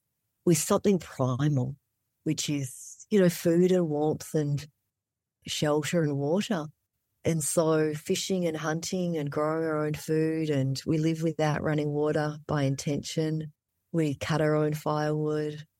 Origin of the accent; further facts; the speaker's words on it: Melbourne, Victoria, Australia; also born or lived in Vietnam / Malaysia / Indonesia; now in Alaska, United States; This is where I was raised.